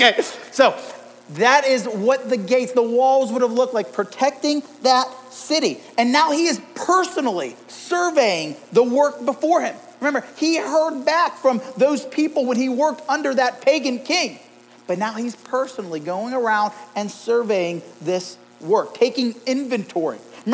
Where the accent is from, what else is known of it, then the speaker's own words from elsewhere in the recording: Youngstown, Ohio, United States; I say I'm from Youngstown